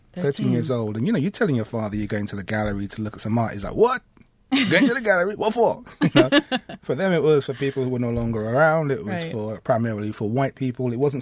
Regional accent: London, United Kingdom; born and raised in London, my parents were from Jamaica.

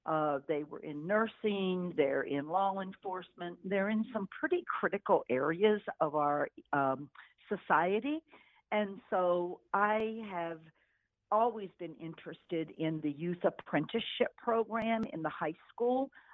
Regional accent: Virginia, United States; also born or lived in Lancaster County, Pennsylvania; I grew up in Virginia, born in Lancaster County, Pennsylvania, and we moved quite a bit while Ed was pursuing his career in cardiothoracic surgery.

